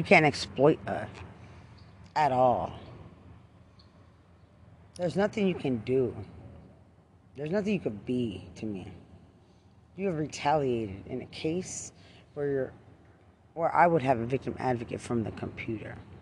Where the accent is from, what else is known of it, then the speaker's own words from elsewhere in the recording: Texas, United States; I'm from Lubbock County.